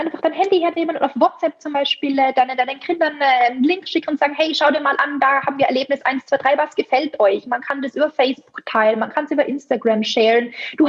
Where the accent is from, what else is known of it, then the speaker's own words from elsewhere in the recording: Tyrol, Austria; Genau, also ich bin in den Kitzbüheler Alpen groß geworden. Also Tourismus pur von klein auf natürlich, 5 Minuten von der Gondelstation entfernt.